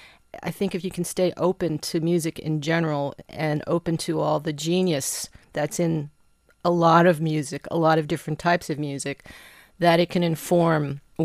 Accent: Philadelphia, Pennsylvania, United States; So I feel actually very fortunate to have grown up there.

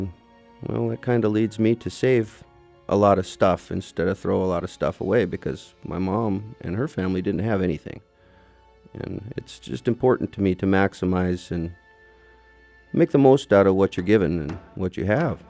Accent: Alaska, United States; I'm Kenaitse Indian, and my mom and her four brothers and sisters were raised in a one-bedroom house down on 3rd and Denali by a lady named Susan Dalton.

